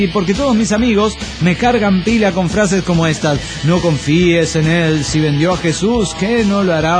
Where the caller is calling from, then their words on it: Monterrey, Nuevo León, Mexico; de Monterrey, Nuevo León.